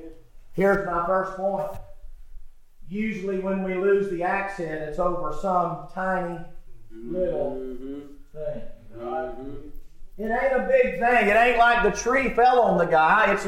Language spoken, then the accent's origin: English; the South, United States; I was raised in the South